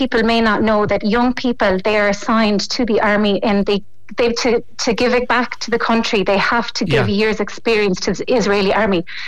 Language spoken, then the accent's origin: English; Munster, Ireland; I'm from County Waterford